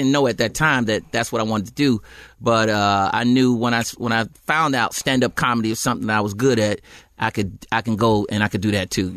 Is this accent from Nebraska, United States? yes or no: no; Decatur, Georgia, United States; I'm from Atlanta, Decatur.